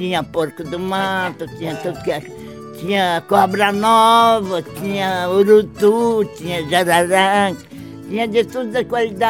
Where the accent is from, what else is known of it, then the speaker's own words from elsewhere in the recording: Rio Grande do Sul, Brazil; born there; No Rio Grande do Sul.